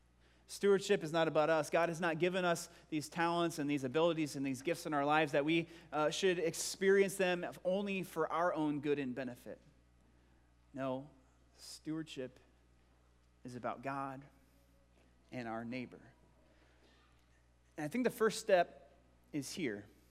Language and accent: English; Bend, Oregon, United States; I can think of a time when I was in high school, and I grew up in Bend, Oregon, and my church there was moving from one location to another.